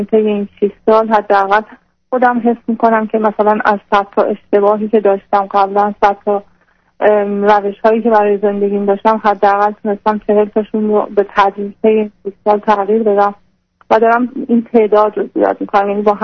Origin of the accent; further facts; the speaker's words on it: Iran; moved away; من الان حدود 6 سال هست که از ایران اومدیم بیرون